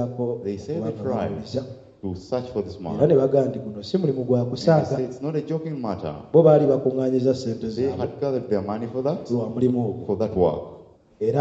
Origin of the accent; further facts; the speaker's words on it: Lugazi, Central Region, Uganda; But me in that time, as I first told you, I grew up around the Mabira Forest.